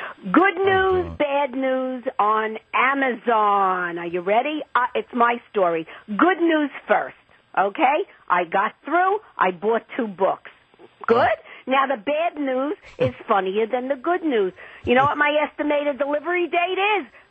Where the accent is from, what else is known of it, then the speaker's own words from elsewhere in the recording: Bronx, New York, United States; I'm from the Bronx.